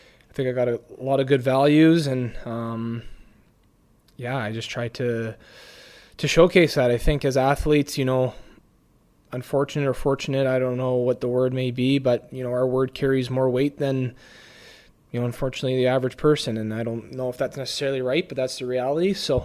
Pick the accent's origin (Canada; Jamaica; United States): Canada; London, Ontario; he's from Waterloo, I'm from London. So we're joking that we're from the same minor hockey league.